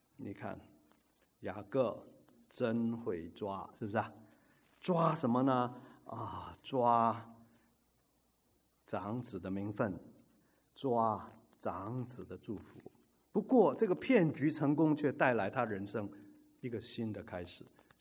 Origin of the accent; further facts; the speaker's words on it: China; 当时的婚礼跟我们中国人差不多了，一定要喝酒了